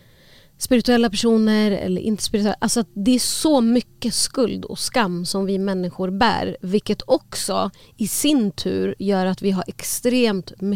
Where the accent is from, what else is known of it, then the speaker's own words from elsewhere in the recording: Palestine; För att jag är palestinier.